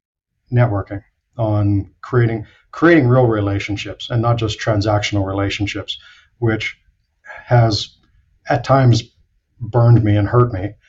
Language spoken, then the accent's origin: English; Canada; now in United States; I was starting as a Canadian, starting out very fresh in the U.S. marketplace